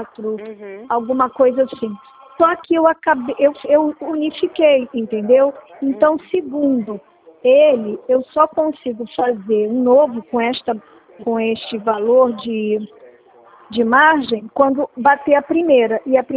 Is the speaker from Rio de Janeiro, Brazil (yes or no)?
yes; Rio de Janeiro, Brazil; Sou do Rio.